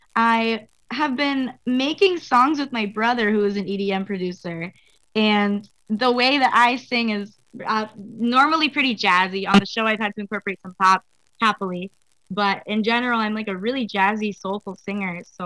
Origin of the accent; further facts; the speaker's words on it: Tampa, Florida, United States; now in Miami, United States; right now I'm living in Miami, but I'm originally from Tampa.